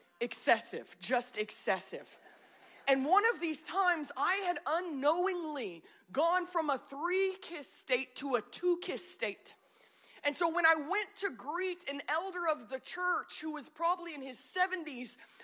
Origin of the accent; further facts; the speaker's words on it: Texas, United States; Now, as a Texan, this is strange behavior. We don't kiss strangers in Texas, okay?